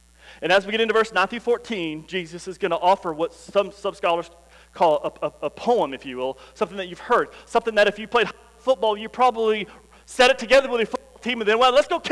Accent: Denver City, Texas, United States; I grew up in Denver City, and we played football, and that was something that we did.

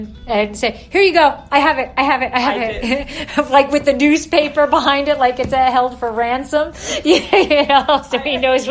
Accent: West Milford, New Jersey, United States; I grew up in West Milford. So it's the same.

